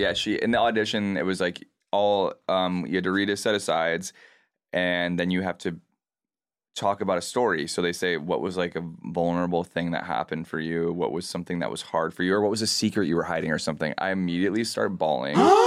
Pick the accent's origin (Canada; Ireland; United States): United States; San Diego, California; San Diego.